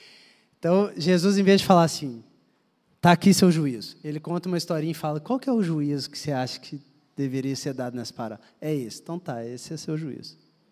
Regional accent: Minas Gerais, Brazil; Aí você diz, uai, mas eu não, como bom mineiro, né, uai?

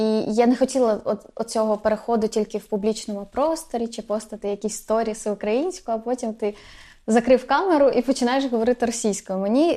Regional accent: Odesa, Odesa Oblast, Ukraine; now in Kyiv, Ukraine; бо я сама з Одеси, а живу в Києві

